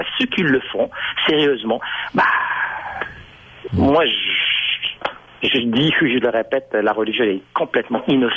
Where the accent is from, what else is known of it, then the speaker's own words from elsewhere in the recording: Morocco; moved away; je suis né au sein d'une famille musulmane, une famille qui est très ouverte. J'ai jamais, jamais entendu, ou vu, jusqu'à que je quitte mon pays natal, qui est le Maroc, atterrir dans un autre pays.